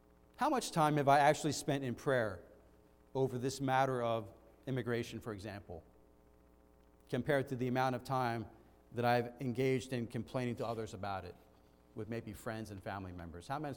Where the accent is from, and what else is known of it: United States